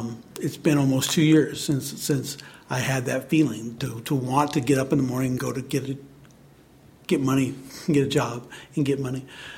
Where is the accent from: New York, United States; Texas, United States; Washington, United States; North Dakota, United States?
Washington, United States; born there; I was born in Washington State, about as far from Atlanta as you can get and still be in the United States.